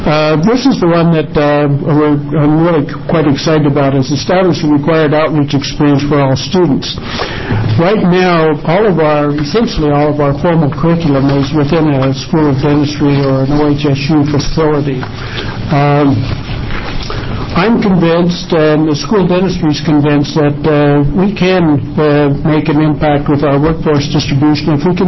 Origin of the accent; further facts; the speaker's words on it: Lakeview, Oregon, United States; I am an Oregonian. I was born and I grew up in Lakeview. And if there's any place in Oregon that's rural, it is Lakeview.